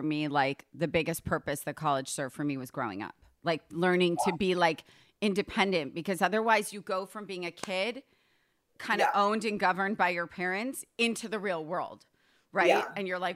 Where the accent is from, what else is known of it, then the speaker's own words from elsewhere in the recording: Short Hills, New Jersey, United States; also born or lived in New York; I'm from New York and New Jersey, from Short Hills.